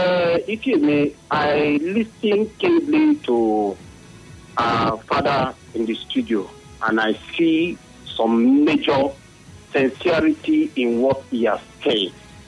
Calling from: Bury, North West England, United Kingdom; I'm calling from Bury.

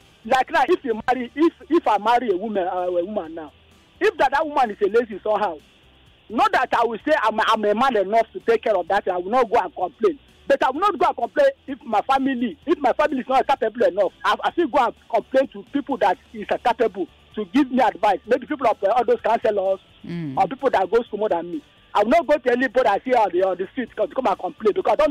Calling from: Ketuekwe, Nigeria; I'm calling from Ketuekwe.

